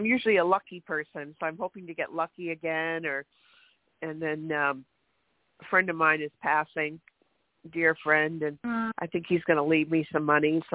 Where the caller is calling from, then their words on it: California, United States; California.